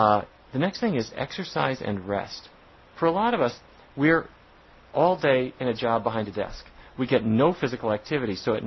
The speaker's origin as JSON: {"language": "English", "region": "North Dakota", "country": "United States", "tie": "born or raised there", "said": "a kid growing up in North Dakota. My mom would take that grease."}